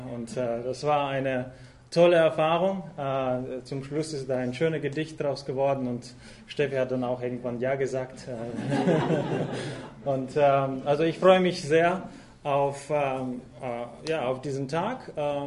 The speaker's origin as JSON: {"language": "German", "country": "Russia", "tie": "born or raised there", "lives_now": "Germany", "said": "Ich bin, ja, wie gesagt, in Russland aufgewachsen und da habe ich einiges gelernt. Es ist ein schönes Land. Ich hab dort gerne gelebt. Ich habe eigentlich gedacht, dass ich ja, Russe war."}